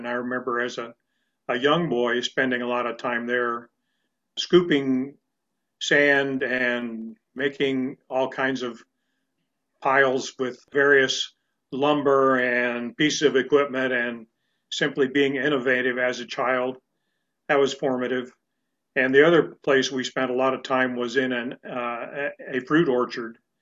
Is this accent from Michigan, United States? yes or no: no; Kansas, United States; also born or lived in La Junta, Colorado / Missouri; I was born in Colorado, La Junta, Colorado specifically. And I moved from there with my family to Missouri when I was just an infant. And we lived there in my early childhood until age 5 when my family moved to Kansas. So my growing up years were in Kansas.